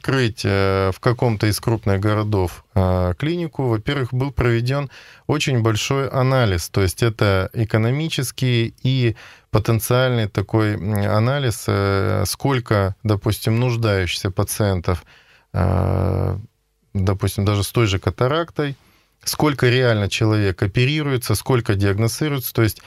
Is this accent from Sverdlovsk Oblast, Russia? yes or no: yes; Sverdlovsk Oblast, Russia; now in Perm, Russia; Да, я приехал из Свердловской области